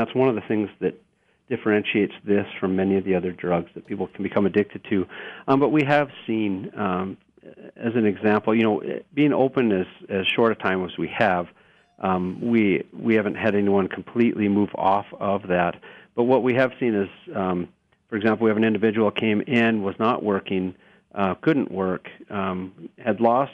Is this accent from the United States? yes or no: yes; Minot, North Dakota, United States; I'm from Minot, so I think of it as my town as well